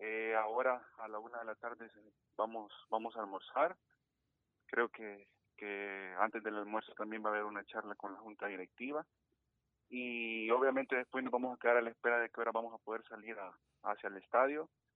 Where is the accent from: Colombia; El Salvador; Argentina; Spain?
El Salvador; como salvadoreños